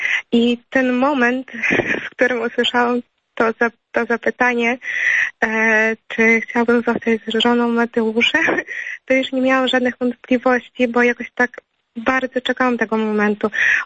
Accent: Ukraine; now in Warsaw, Poland; obecnie studiuję w Warszawie. Ja jestem na ostatnim roku architektury krajobrazu, ale pochodzę z Ukrainy.

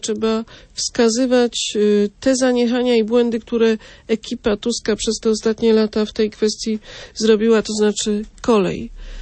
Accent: southern Poland, Poland; Ja też jestem z południa Polski.

